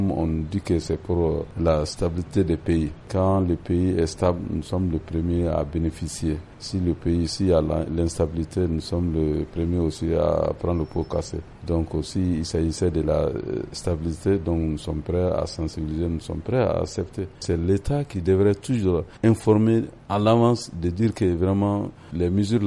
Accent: Mali; Nous sommes des Maliens, nous restons Maliens et en particulier nous sommes des opérateurs économiques, des commerçants.

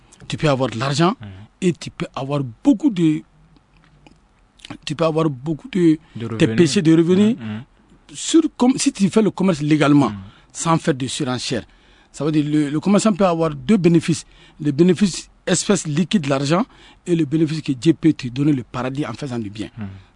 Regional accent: Mali; nous qui sommes des commerçants, nous sommes des Maliens

